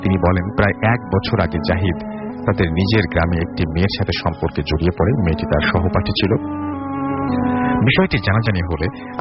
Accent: Khulna Division, Bangladesh; আমার গ্রামের বাড়ি চুয়াডাঙ্গা জেলার একটি গ্রামে।

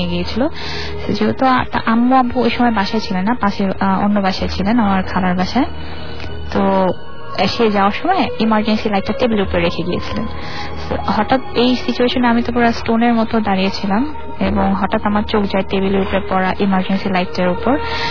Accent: Auliabad, Dhaka Division, Bangladesh; আমাদের গ্রাম হচ্ছে ঢাকা জেলার দোহার থানার আউলিয়াবাদ গ্রামে, এবং আমার নানা বাড়ি দাদা বাড়ি পাশাপাশি গ্রামে।

